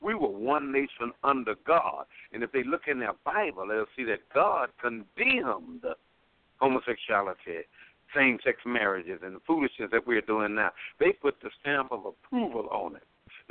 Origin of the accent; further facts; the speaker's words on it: United States; I'm growing up in America was a wonderful thing for my age group now, in the 60s.